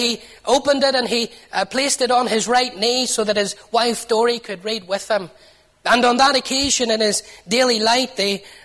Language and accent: English; Newtownards, Northern Ireland, United Kingdom; They were actually from my hometown in Newton Ards.